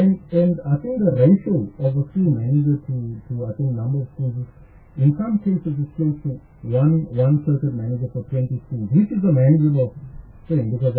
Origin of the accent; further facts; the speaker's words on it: Johannesburg, Gauteng, South Africa; Now, I am from Joburg. I'm from there.